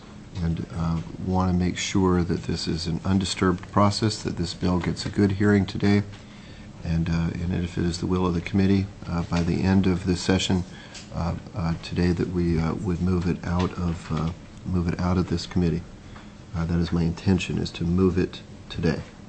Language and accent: English; Fairbanks, Alaska, United States; Craig Compo is here from my hometown in Fairbanks with Compo's Marine.